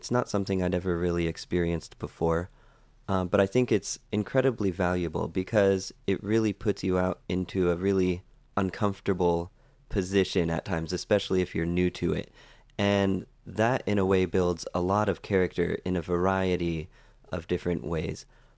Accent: Washington, United States; I'm from Washington State. I did my undergrad at Eastern Washington University, and now I'm here doing my second year of graduate studies.

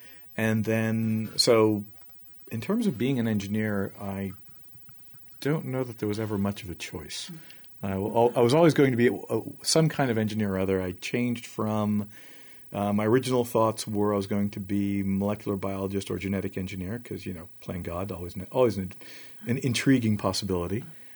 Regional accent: Brazil; also born or lived in Tunisia / Turkey; That's where we spent, where I spent sort of the most part. So I went to high school in Brazil.

